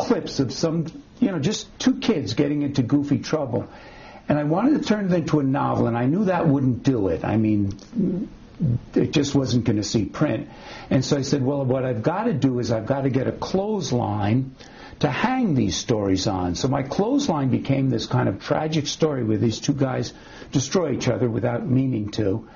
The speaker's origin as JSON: {"language": "English", "town": "Long Island", "region": "New York", "country": "United States", "tie": "born or raised there", "said": "When I was writing this book, and again, it's about growing up on Long Island in the 60s, 50s and 60s"}